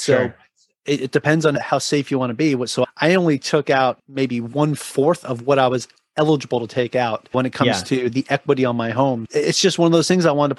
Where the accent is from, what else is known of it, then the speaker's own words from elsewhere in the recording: New York, United States; I grew up in New York, man, for sure. I saw gold fillings and gold teeth all the time, for sure.